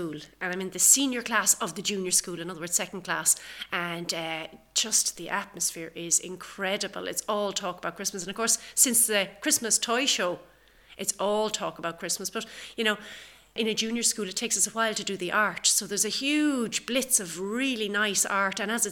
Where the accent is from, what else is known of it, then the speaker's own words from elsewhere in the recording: Galway, Connacht, Ireland; I'm from Galway.